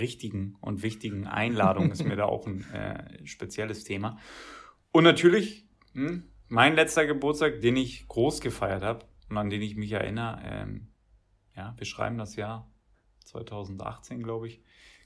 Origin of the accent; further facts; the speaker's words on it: East Germany, Germany; bei uns im Osten ist es üblich, das siehst du auch heute noch vor den Hochhäusern dort